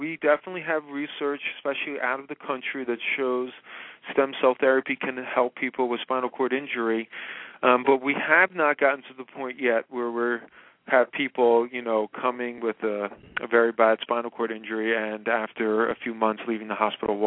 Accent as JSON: {"language": "English", "region": "New Jersey", "country": "United States", "also_born_or_lived": "New York", "said": "I'm out of New Jersey and New York"}